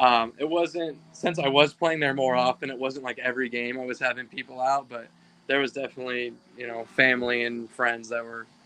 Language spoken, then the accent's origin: English; Arizona, United States; I don't really have a whole lot of going to spring training games growing up in Arizona.